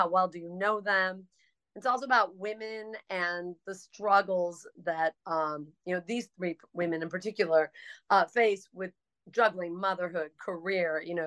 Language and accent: English; East Coast, United States; I grew up on the East Coast. I've always lived on the East Coast